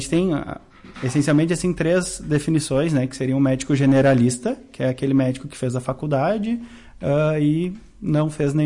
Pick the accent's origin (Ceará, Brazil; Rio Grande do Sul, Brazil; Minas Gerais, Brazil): Rio Grande do Sul, Brazil; São Francisco de Paula; now in Vacaria, Brazil; Sou de São Francisco de Paula, isso, correto. Aqui também no Rio Grande do Sul.